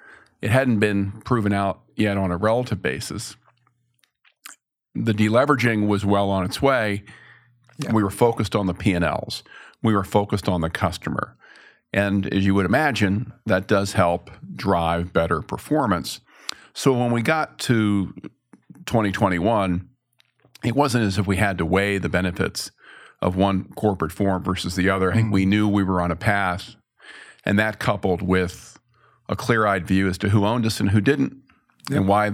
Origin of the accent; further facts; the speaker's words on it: Maryland, United States; My pleasure. Good to be back in my home state.